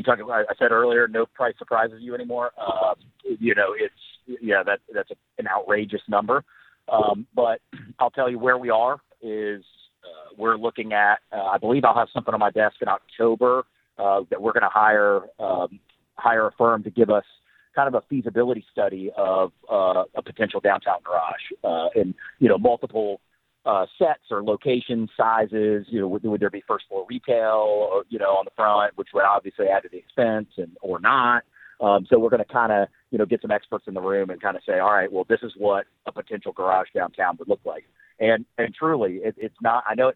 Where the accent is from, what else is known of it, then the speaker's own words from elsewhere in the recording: Perdido Key, Florida, United States; I mean, I grew up in Perdido Key.